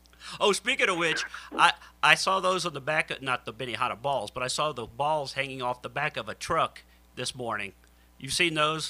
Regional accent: the South, United States; I've always heard, growing up in the South, where you're from, too, it's Worcestershire.

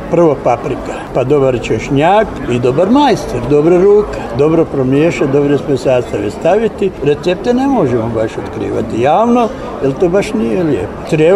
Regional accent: Posavina, Croatia; Ja nisam Slavonac, ja sam Posavac.

